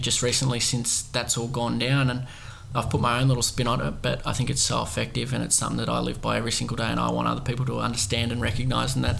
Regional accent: Warragul, Victoria, Australia; in the town that we grew up in Warragul

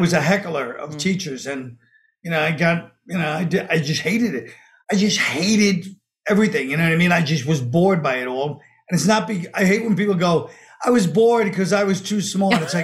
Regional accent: Brooklyn, New York, United States; It was middle class, Brooklyn, and you know, my parents are teachers and you know, we grew up in Brooklyn in the 70s.

